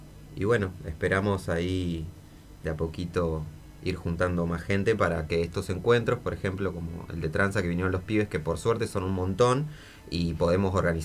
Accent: Santa Cruz, Argentina; De la provincia de Santa Cruz. Algunos somos de Río Gallegos. Hay otros chicos de Piedrabuena.

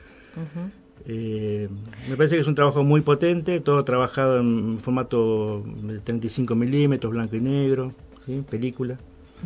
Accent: Chaco, Argentina; Yo soy del Chaco.

